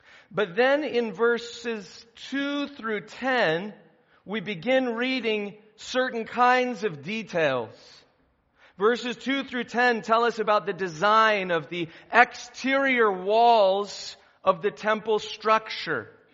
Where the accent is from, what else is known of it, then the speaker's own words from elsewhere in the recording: United States; You see here what most of us who grew up in America, I grew up in America too, so this is how I think of things.